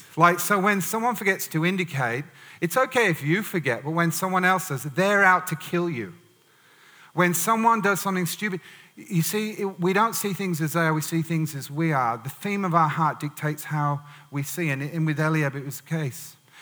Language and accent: English; England, United Kingdom; moved away; I thought when I came from England, all I'd seen is hedgehogs and, you know, like badgers.